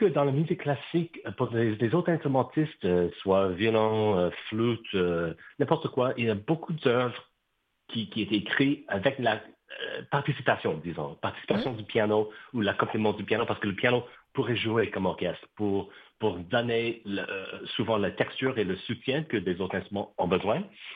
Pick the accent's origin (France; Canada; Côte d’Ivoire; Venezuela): Canada; also born or lived in Hong Kong; un peu mon héritage comme citoyenne canadienne, mais aussi, moi, je suis né à Hong Kong. Alors, je suis natif de Hong Kong.